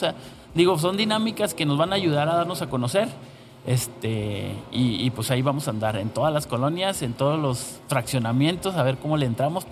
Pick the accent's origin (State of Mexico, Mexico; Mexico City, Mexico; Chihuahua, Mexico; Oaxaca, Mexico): Chihuahua, Mexico; Ciudad Juárez; soy de Juárez, nací, crecí y me desarrollé aquí en Juárez